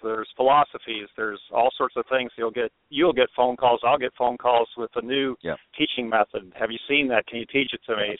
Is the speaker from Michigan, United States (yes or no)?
yes; Michigan, United States; golf was just a fun summer sport growing up in Michigan.